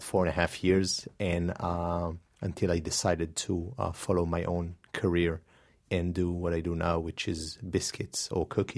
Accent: Northern District, Israel; English is a second language; moved away; Well, I'm from Israel originally. I've been away for the last 14 or 15 years. I was born in a kibbutz in Galilee and started cooking fairly early, you know, when I was 10, 11.

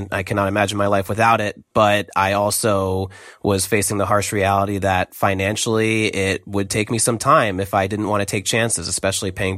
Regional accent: Hillsdale, New Jersey, United States; now in Baltimore, United States; I come from Hillsdale, New Jersey, and I currently live in Baltimore.

